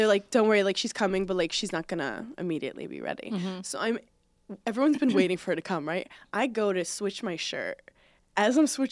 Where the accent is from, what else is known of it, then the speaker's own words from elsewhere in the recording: Bronx, New York, United States; born there; also born or lived in Park Slope; I was born in the Bronx. Which, first of all, it is true. I lived there in Riverdale for 2 years, then moved to Park Slope.